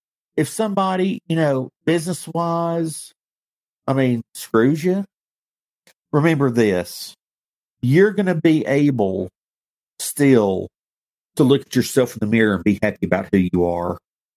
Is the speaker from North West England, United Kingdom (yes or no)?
no; Scotland, United Kingdom; I'm from Scotland.